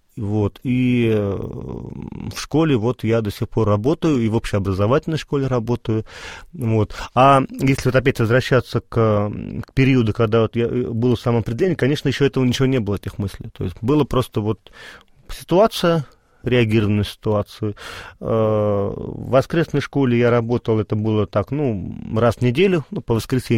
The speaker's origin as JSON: {"language": "Russian", "region": "Volgograd Oblast", "country": "Russia", "said": "я сам не из Волгограда, сам из области"}